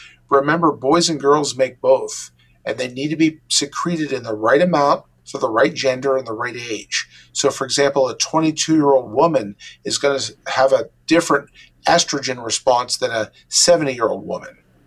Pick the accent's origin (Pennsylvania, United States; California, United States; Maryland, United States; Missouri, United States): Pennsylvania, United States; Pittsburgh; also born or lived in Davenport, Iowa; So I'm from Pittsburgh, and I did my pre-medical training here in Pittsburgh. Then I went to the Palmer College of Chiropractic in Davenport, Iowa, and I spent about 4 years there and graduated with my Doctor of Chiropractic degree in 2001. I then moved back to Pittsburgh